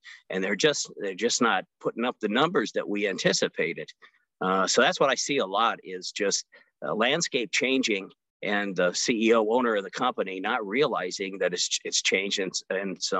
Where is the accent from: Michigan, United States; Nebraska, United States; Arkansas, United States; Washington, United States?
Nebraska, United States; Omaha; And I started looking around Omaha, Nebraska, my hometown. I born and raised here.